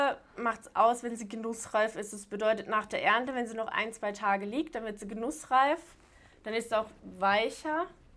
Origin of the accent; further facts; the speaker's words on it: Sasbach, Baden-Württemberg, Germany; Ich bin ja nicht in Bühl aufgewachsen, sondern in Sarsbach, also in Ortschaft neben dran.